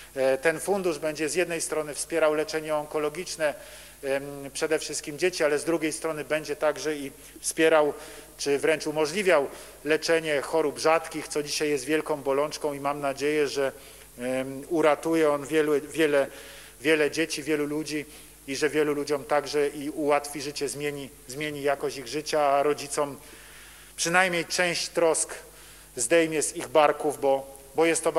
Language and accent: Polish; Kraków, Lesser Poland, Poland; born there; sam urodziłem się w jednym z największych polskich miast, w Krakowie